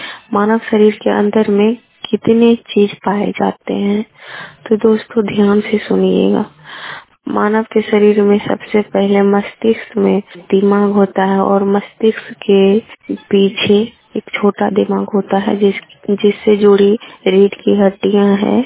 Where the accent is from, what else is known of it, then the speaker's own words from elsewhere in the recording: Chitauria, Bihar, India; मैं चितुरिया पंचायत से हूँ, जिला कटिहार, प्रखंड मनसाही से हूँ।